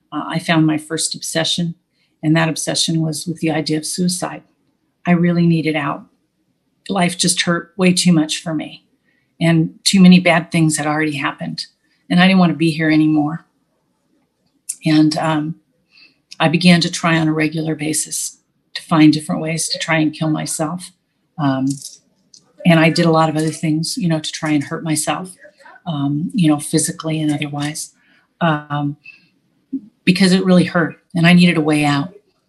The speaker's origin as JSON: {"language": "English", "town": "Venice", "region": "California", "country": "United States", "tie": "born or raised there", "said": "I grew up in an alcoholic home. I grew up in Venice, California."}